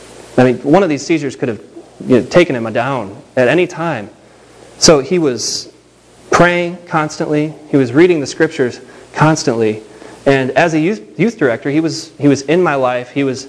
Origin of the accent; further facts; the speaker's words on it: Illinois, United States; I grew up in Illinois, but I went to church my whole life.